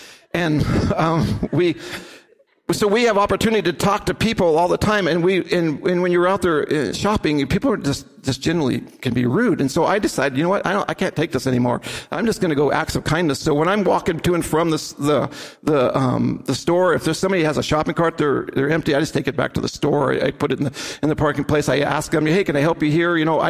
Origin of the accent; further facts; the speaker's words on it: United States; And she's from the Philippines. I'm from the United States. We met in Cambodia.